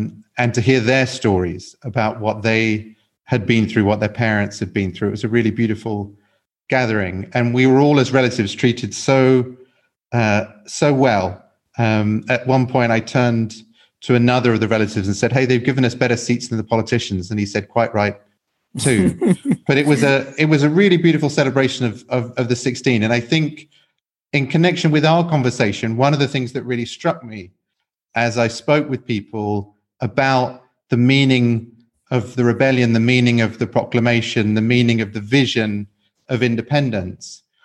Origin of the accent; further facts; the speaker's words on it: England, United Kingdom; Now, you can hear from my accent that I'm English.